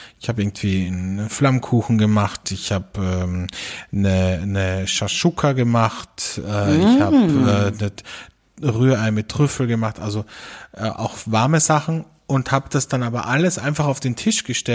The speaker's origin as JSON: {"language": "German", "country": "Austria", "said": "das sagt man bei uns in Österreich Büchsenöffner dazu."}